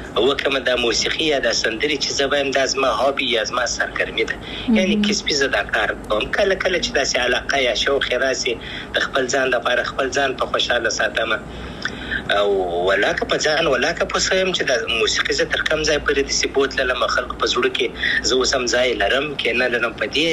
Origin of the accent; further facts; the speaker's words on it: Afghanistan; افغانستان خو زما دی، زه افغان یم.